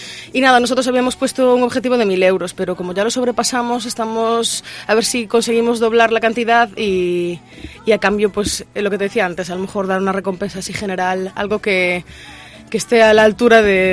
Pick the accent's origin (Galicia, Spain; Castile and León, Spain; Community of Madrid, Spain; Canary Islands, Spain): Galicia, Spain; Cedeira; el próximo concierto que tenemos es el 14 de agosto en Cedeira, en las fiestas patronales. Anda. De mi pueblo.